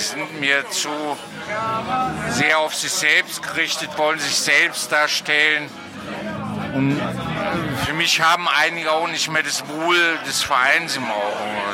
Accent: Hennef, North Rhine-Westphalia, Germany; moved away as an adult; now in Hamburg, Germany; Ursprünglich stamme ich aus dem Rheinland, aus Hennef. Hennef an der See. Ich bin dann 2000 nach Hamburg gezogen.

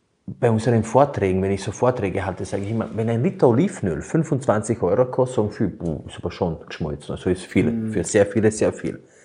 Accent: Burgenland, Austria; Bei uns im Burgenland hat es so Erdäpfelspalten.

